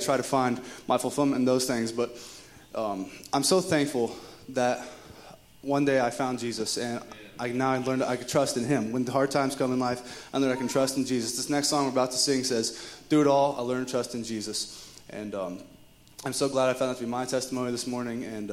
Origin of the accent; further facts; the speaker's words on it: Trafalgar, Indiana, United States; I am from Trafalgar, Indiana